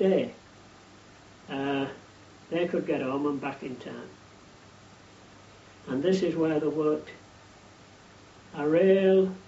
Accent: Scarborough, Yorkshire and the Humber, United Kingdom; I came from Scarborough, there was a lad came from Farley.

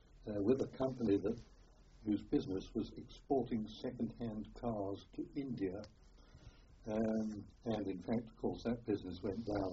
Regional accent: Edgware, London, United Kingdom; also born or lived in Hampstead; I was born in Hampstead in North London, and I grew up in Itchware, also in North London. This was just before the war

